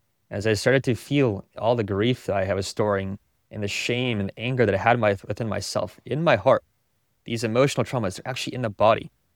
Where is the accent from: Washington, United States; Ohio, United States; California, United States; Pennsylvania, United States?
California, United States; growing up in Silicon Valley, and started my first tech company.